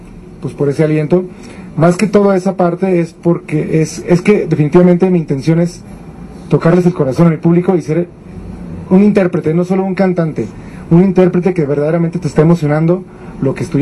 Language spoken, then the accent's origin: Spanish; Aguascalientes, Mexico; also born or lived in Querétaro; vengo de la ciudad de Aguascalientes. Nací en la ciudad de Querétaro, pero me registraron desde muy niño a la ciudad de Aguascalientes.